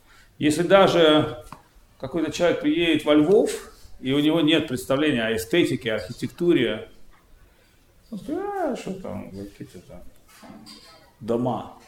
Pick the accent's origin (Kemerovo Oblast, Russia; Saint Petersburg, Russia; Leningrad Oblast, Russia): Saint Petersburg, Russia; born there; moved away as an adult; also born or lived in United States; Я сам родился в Санкт-Петербурге. После 20 лет уехал в Америку, прожил там определенную часть своей жизни, потом вернулся сюда, в Восточную Европу